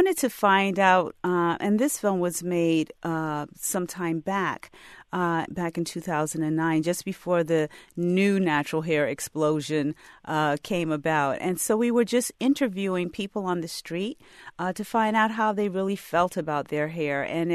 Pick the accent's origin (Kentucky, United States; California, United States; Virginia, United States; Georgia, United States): Virginia, United States; Norfolk; I experienced the same thing growing up in Norfolk, Virginia, in a segregated school system where we only had black educators and administrators